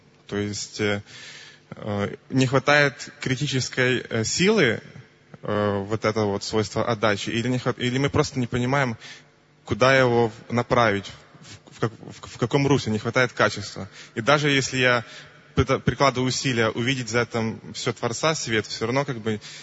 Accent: Kyiv, Ukraine; я из Киева.

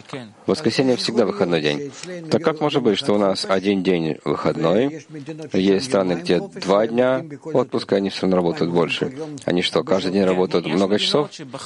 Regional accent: Russia; now in Israel; Я приехал из страны, из России

